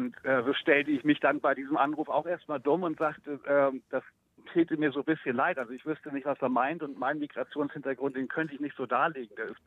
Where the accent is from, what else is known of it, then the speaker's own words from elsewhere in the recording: Schleswig-Holstein, Germany; born there; Ich bin gebürtiger Schleswig-Holsteiner.